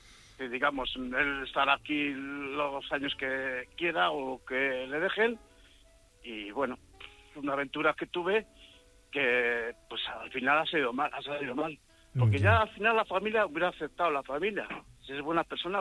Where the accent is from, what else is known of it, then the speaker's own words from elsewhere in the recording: Castile and León, Spain; yo soy muy conocido porque he sido alcalde de mi pueblo muchos años.